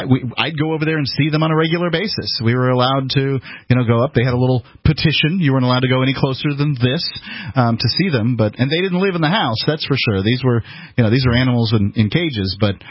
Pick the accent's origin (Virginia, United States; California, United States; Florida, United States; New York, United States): Florida, United States; Bradenton; I grew up across the street. I'm from Bradenton, Florida. This is a circus town.